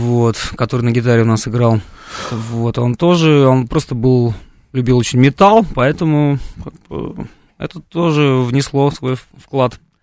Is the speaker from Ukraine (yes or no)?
no; Zhanatas, Jambyl Region, Kazakhstan; А я сам жил вот под Джамбулом, в маленьком городе Жанатас. Такой новый камень переводится на русский язык. Там добывали, фосфор и уран, как потом выяснилось.